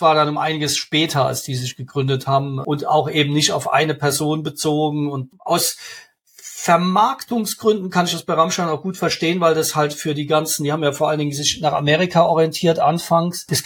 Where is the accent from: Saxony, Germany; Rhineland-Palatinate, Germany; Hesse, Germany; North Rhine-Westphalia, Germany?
Rhineland-Palatinate, Germany; Ich bin ja in Rheinland-Pfalz groß geworden